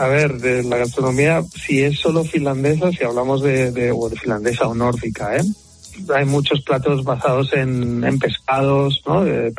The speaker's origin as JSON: {"language": "Spanish", "country": "Spain", "said": "soy español y no tengo, no me desvinculo de mi origen y de lo que soy, pero es verdad que en España se puede vivir muy bien"}